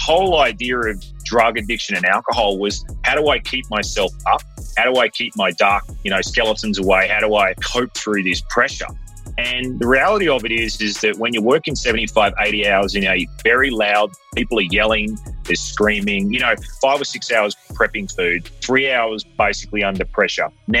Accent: Melbourne, Victoria, Australia; Yes, I was born in Melbourne, actually.

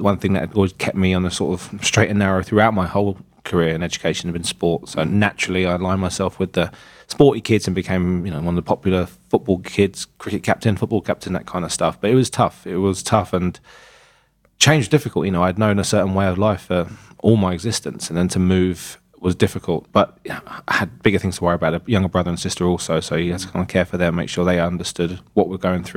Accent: Wimbledon, London, United Kingdom; my parents moved us to Wimbledon when we were a small child. So basically from sort of 0 to 14, I grew up in Wimbledon.

